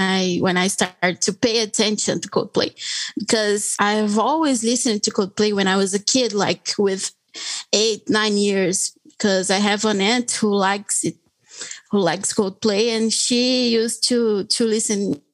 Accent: Brazil; I'm 23 and I'm from Brazil.

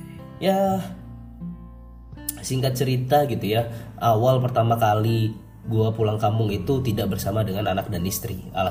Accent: Bontang, East Kalimantan, Indonesia; kampung halaman saya itu adalah di Bontang, Kalimantan Timur. Bontang, Kalimantan Timur ini adalah kota yang berada di Kalimantan Timur, dekat dengan Samarinda dan juga Balikpapan, yaitu ada di utaranya gitu ya.

